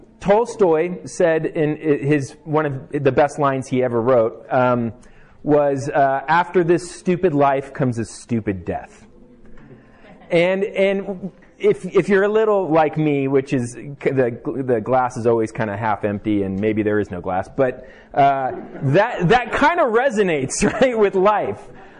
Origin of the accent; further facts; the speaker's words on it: Germany; now in Montana, United States; well, I grew up in Germany